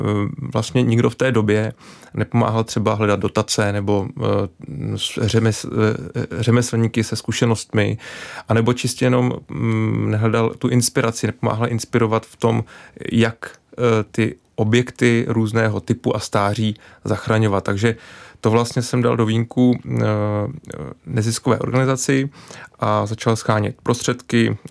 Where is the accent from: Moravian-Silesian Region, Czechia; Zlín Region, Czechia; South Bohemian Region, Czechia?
South Bohemian Region, Czechia; jak už bylo řečeno, tak jsem hrdý Jihočech a nedokázal jsem si úplně představit zakládat rodinu a žít dlouhodobě ve velkém městě v Praze